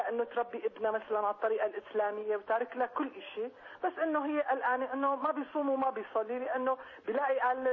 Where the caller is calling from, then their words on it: Switzerland; أنا بحكي معك من سويسرا،